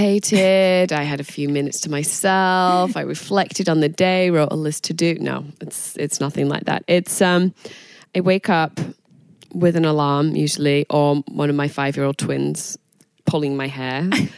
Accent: Manchester, North West England, United Kingdom; moved away as an adult; also born or lived in London; now in United States; Manchester in England. Okay. I moved to London when I was 19.

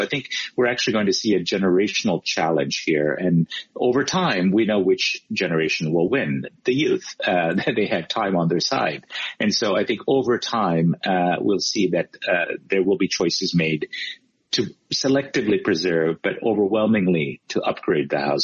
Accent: Connecticut, United States; also born or lived in Massachusetts; we have this in New England, where I grew up in Connecticut and Massachusetts.

